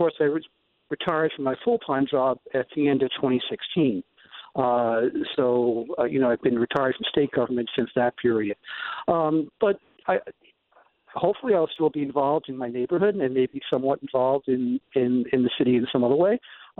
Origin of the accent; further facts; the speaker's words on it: New York, United States; now in Albany, United States; I'm not originally an Albanian. I came up from New York.